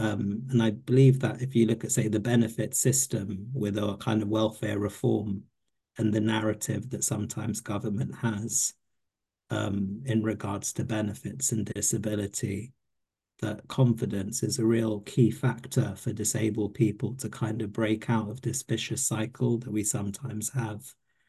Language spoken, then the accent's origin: English; Hackney, London, United Kingdom; Yeah, so when I grew up in London, originally we lived in Hackney. So Hackney's very posh now, but when I grew up there, over 40 years ago, it was considered a ghetto.